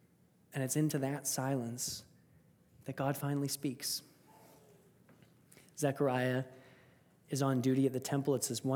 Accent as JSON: {"language": "English", "region": "Saskatchewan", "country": "Canada", "tie": "born or raised there", "said": "And I grew up in Saskatchewan, so it's very cold and very dark outside."}